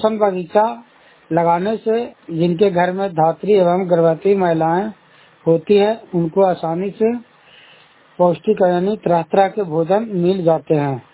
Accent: Bihar, India; और मैं नगरनौसा ब्लॉक जिला नालंदा का रहने वाला हूँ।

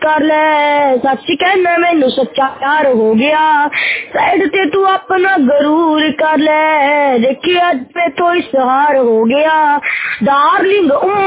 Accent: Ludhiana, Punjab, India; मैं लुधियाना पंजाब से हूँ

